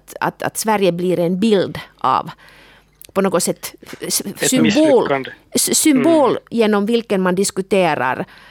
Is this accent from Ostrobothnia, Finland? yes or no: no; Kemi, Lapland, Finland; jag kommer ju själv från Kemi nära svenska gränsen, Torneå och Haparanda